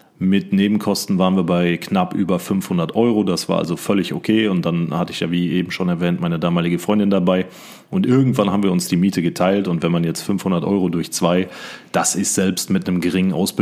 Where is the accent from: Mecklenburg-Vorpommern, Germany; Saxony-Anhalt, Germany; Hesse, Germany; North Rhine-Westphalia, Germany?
North Rhine-Westphalia, Germany; Siegen; in meiner Heimatstadt in Siegen gearbeitet habe und meine Wohnung war, weiß ich nicht, vielleicht 20 Minuten von meinem Elternhaus weg